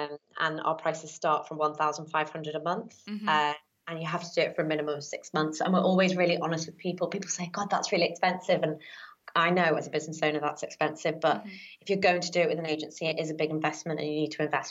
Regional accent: Wirral, North West England, United Kingdom; accent: Scouse; I'm from the Wirral originally, near Liverpool. I had a very thick Scouse accent at this point

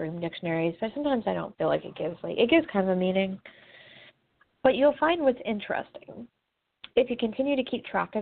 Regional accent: Arcola, Illinois, United States; You know, it leads from my hometown in Arcola to Arcola. It's Route 133. It goes behind Arcola High School.

